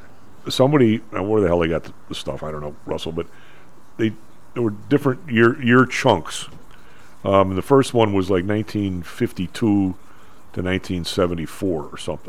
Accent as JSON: {"language": "English", "country": "Ireland", "said": "they shut the bars down the day before St. Patrick's Day, which I thought was an abomination, but being Irish."}